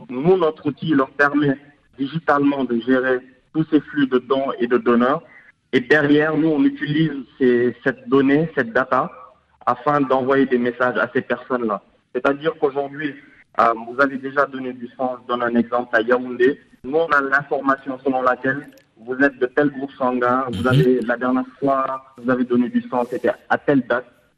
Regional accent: Senegal; moi je suis sénégalais

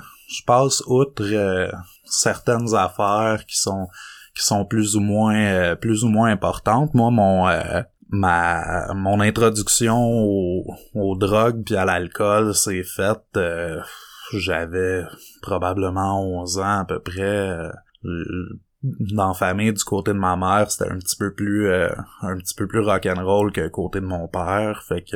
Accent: Saint-Faustin-Lac-Carré, Quebec, Canada; also born or lived in Prévost; quand je suis déménagé chez ma mère à 13 ans, je suis passé de Saint-Faustin-Lac-Carré à aller à l'école à Saint-Jovite, puis je me suis retrouvé à Prévost, j'ai allé à l'école à Saint-Jérôme

